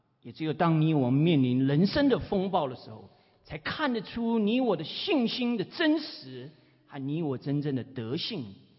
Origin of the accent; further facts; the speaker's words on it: China; 我们中国人讲说患难见真情。